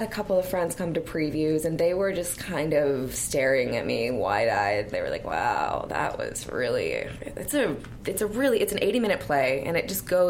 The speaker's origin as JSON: {"language": "English", "town": "Boston", "region": "Massachusetts", "country": "United States", "said": "I come from Boston"}